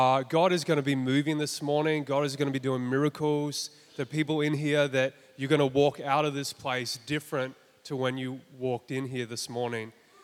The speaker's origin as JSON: {"language": "English", "town": "Gold Coast", "region": "Queensland", "country": "Australia", "said": "But I'm from the Gold Coast, technically."}